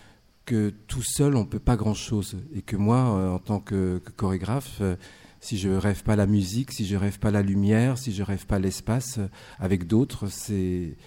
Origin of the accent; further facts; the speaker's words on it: France; born there; Moi, je suis né en France.